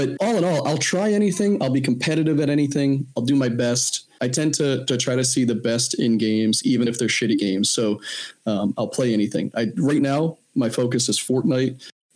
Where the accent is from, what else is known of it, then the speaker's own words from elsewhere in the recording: Northeast, United States; I grew up in the Northeast and have since moved all across the country.